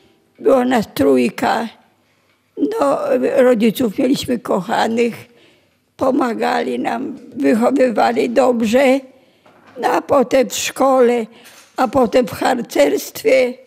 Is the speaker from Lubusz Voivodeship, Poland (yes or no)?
no; Warsaw, Masovian Voivodeship, Poland; Urodzona i wychowana jestem w Warszawie. Chodziłam do szkoły w Warszawie.